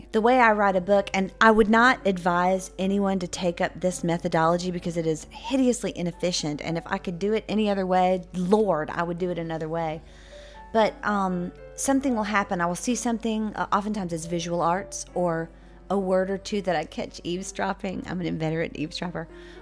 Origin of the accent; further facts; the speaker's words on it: Gulf Coast, United States; and yeah, I grew up on the Gulf Coast, and to me, the Gulf Coast is this white, pristine, sugary, crystalline landscape with this beautiful blue water.